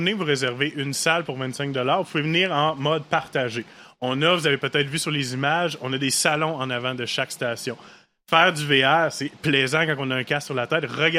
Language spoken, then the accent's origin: French; Baie-Comeau, Quebec, Canada; je suis quelqu'un de la région. Moi, je viens de Baie-Comeau, nativement.